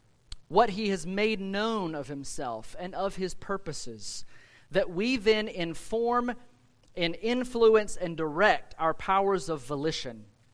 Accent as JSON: {"language": "English", "region": "Scotland", "country": "United Kingdom", "accent": "southern Scottish", "said": "I'm going to settle for my southern Scottish accent."}